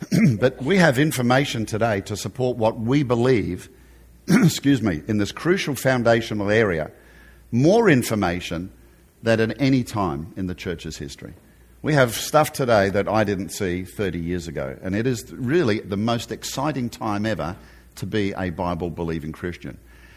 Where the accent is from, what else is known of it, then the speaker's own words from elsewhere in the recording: Australia; accent: Australian; So you can see I haven't lost my Aussie accent, and I don't intend to.